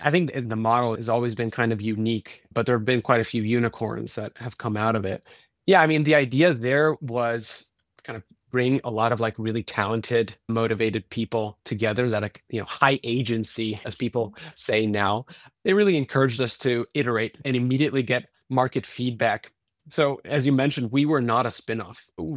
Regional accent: Italy; we grew up in Italy. And of course, there's a kind of a language and a cultural affinity there. But, you know, growing up in Southern Europe

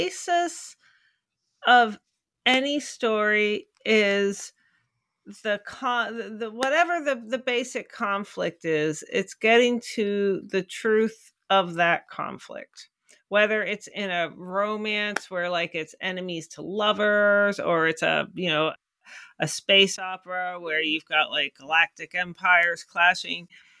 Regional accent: Pittsburgh, Pennsylvania, United States; it's set in my hometown, Pittsburgh, PA.

